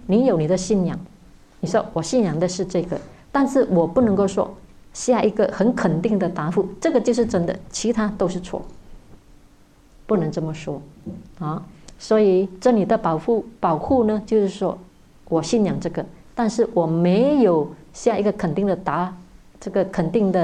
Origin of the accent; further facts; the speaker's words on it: Malaysia; 我们马来西亚人更没有，我们马来西亚人比较单纯